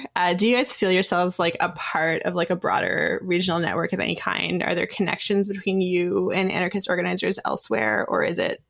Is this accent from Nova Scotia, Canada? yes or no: yes; Nova Scotia, Canada; I grew up an hour outside of Halifax, and Halifax was totally like town for me and for like many other kids I knew in other rural maritime spaces.